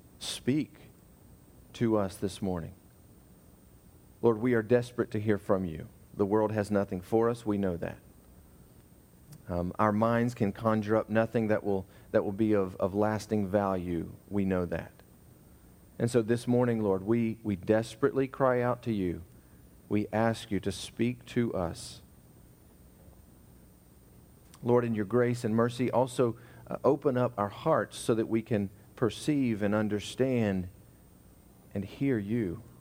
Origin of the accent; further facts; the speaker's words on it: Georgia, United States; also born or lived in Philippines; I grew up in Georgia in a very small town, and the Philippines was kind of very rural